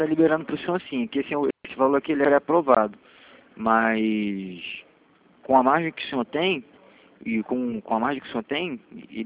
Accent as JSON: {"language": "Portuguese", "region": "Rio de Janeiro", "country": "Brazil", "said": "sou aqui de Santa Cruz."}